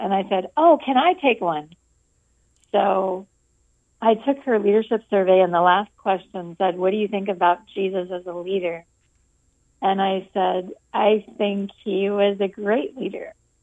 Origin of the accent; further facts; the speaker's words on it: Hanover, Pennsylvania, United States; I grew up in Hanover, Pennsylvania. And it's rolling farmland, a rural area.